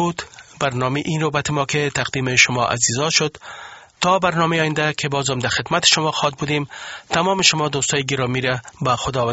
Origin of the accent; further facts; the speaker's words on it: Afghanistan; دمو وطن زاده شدیم، دمو جا کلان شدیم، دمو خاک همو جا بزرگ شدیم،